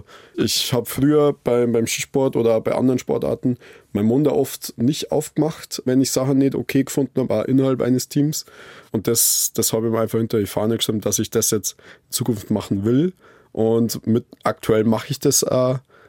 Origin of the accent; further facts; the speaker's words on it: Kirchanschöring, Bavaria, Germany; also born or lived in Salzburg; Weil Salzburg von meinem Heimatort Kirchschöring nur eine Viertelstunde weg ist.